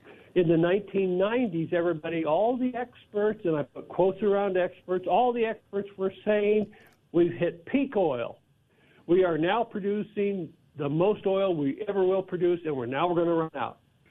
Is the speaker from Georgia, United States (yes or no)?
no; Cheyenne, Wyoming, United States; And, you know, I'm born and raised in Cheyenne. I've lived most of my life in the west. I've been in every county in the west.